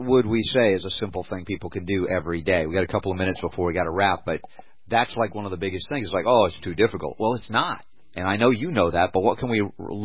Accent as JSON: {"language": "English", "region": "Southern United States", "country": "United States", "tie": "born or raised there", "said": "And by all means, I grew up in the South, and I love biscuits and gravy."}